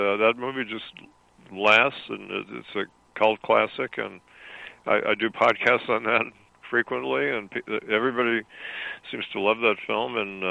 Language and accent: English; Milwaukee, Wisconsin, United States; I was living in Wisconsin, my home state. I'm from Milwaukee, and then I went to school in Madison at the University of Wisconsin.